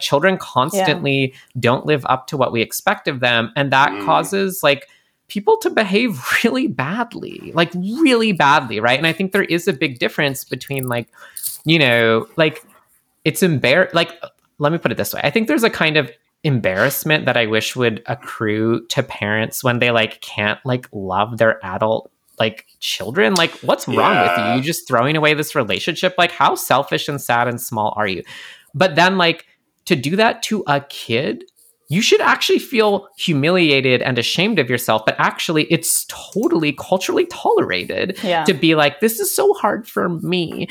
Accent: Canada; because I'm Canadian

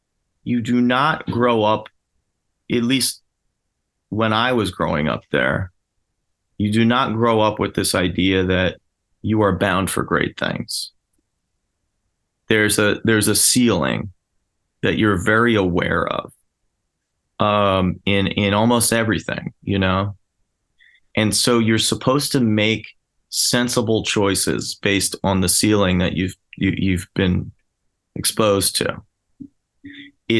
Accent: New Jersey, United States; And look, I grew up in New Jersey, mm-hmm. and there's a certain culture where I grew up that is an underdog culture, right? Like, everybody makes fun of New Jersey.

